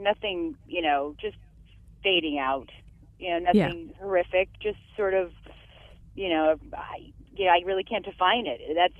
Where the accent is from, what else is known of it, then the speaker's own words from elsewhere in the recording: California, United States; now in Michigan, United States; I'm actually from California, so I'm a fish out of water here, but I like it.